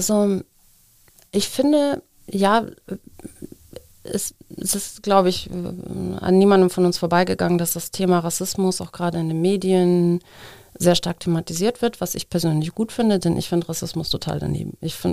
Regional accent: Moscow, Russia; ich bin eigentlich aus Moskau

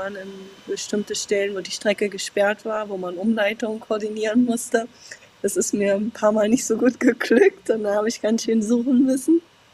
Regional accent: Berlin, Germany; moved away as an adult; also born or lived in Spain / United States; now in Santiago, Chile; Ich bin in Berlin geboren, bin 42 Jahre alt, bin da aufgewachsen, habe 20 Jahre da gelebt und bin dann erst zum Studium in andere Städte von Deutschland, nach Spanien, in die USA und bin dann vor ungefähr 14 Jahren jetzt nach Chile gezogen

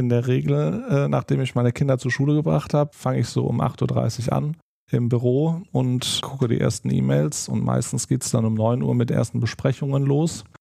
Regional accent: Rech, Rhineland-Palatinate, Germany; Genau, ich bin aus Rech, bin da aufgewachsen und lebe schon mein gesamtes Leben in Rech.

